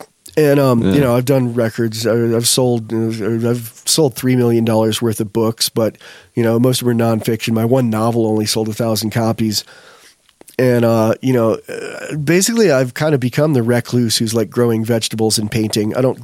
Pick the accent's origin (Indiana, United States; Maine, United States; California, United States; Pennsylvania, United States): California, United States; Los Angeles; I'm from Los Angeles, man.